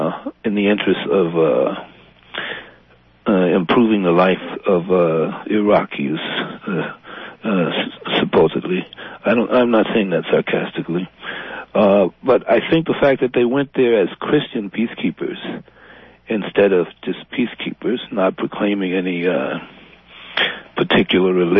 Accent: Alabama, United States; born there; now in Portland, United States; Oh, yeah. I was born in Alabama. Mm-hmm. Grew up all over the country and have lived all over the country and the Western Hemisphere.

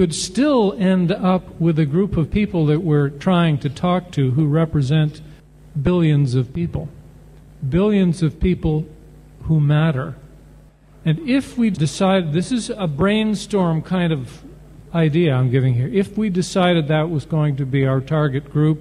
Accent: Canada; given that I'm from Canada

